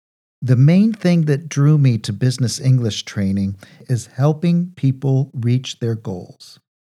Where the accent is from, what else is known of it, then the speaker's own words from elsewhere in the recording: United States; now in Germany; from the United States, and I now live in southern Germany with my lovely wife and two children.